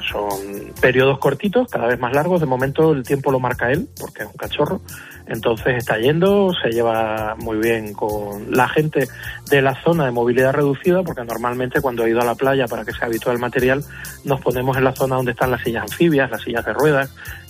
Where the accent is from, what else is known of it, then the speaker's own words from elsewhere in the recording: Canary Islands, Spain; now in Chiclana, Spain; tengo la familia aquí, por eso he terminado aquí temporalmente, aunque yo soy de Tenerife.